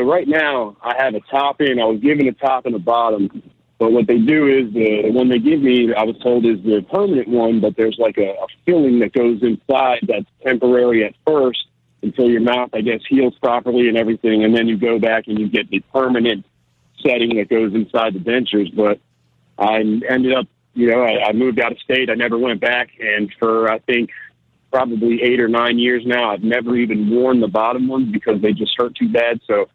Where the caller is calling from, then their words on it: Bayonne, New Jersey, United States; I'm in Jersey, man. I'm on top of the warehouse in Bayonne right now.